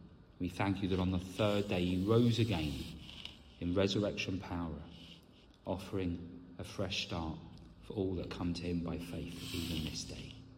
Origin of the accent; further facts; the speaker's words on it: Wales, United Kingdom; I come with good news from Wales.